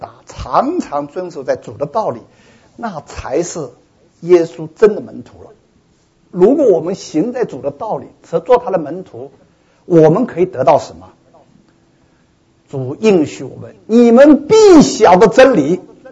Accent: China; 我们中国人

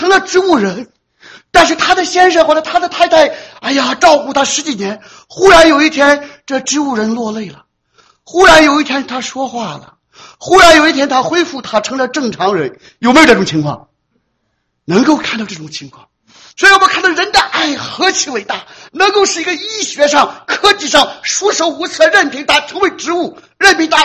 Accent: Shandong, China; accent: Shandong; 我们山东话，人是什么？人就是土人

